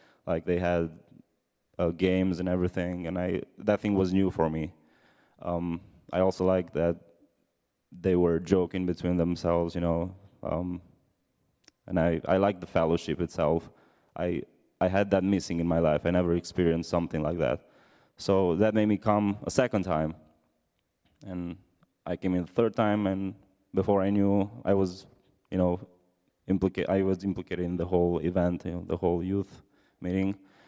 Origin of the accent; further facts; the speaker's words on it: Romania; I'm from Romania. I'm Romanian. Fun fact about me, this is the first time I'm in America, so yeah, it's third day here.